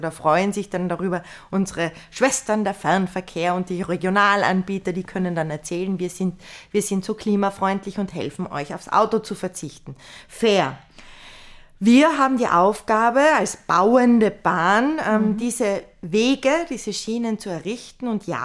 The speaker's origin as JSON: {"language": "German", "region": "Tyrol", "country": "Austria", "said": "mein Heimatbundesland Tirol"}